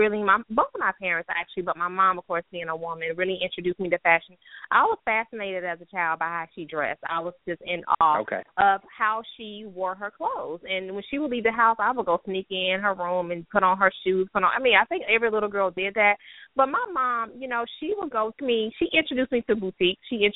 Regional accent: Decatur, Georgia, United States; You know, I'm from here. I'm from Atlanta originally. I am a Georgia peach.

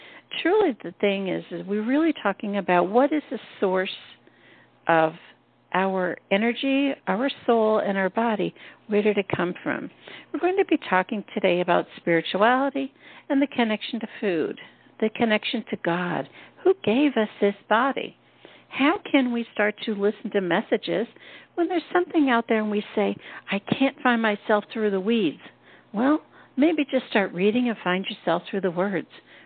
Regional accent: Pennsylvania, United States; I look back on history in the 50s, and I grew up in Pennsylvania. It was out in the mountains, and we had farmers, and that's how we ate.

